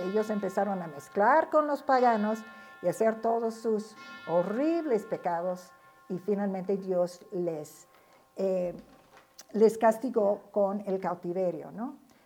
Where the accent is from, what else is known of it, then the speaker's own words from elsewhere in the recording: United States; O sea, yo soy de Estados Unidos, ustedes son de México